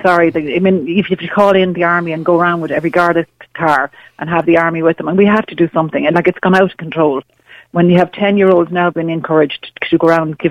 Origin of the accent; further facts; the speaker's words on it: Dublin, Leinster, Ireland; now in Galway, Ireland; I'm from Dublin originally. I see it here in Galway.